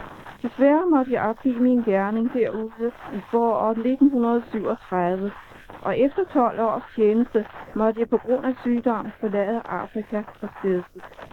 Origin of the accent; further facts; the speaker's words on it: Copenhagen, Capital Region, Denmark; born there; og jeg er født i København den 7. august 1893.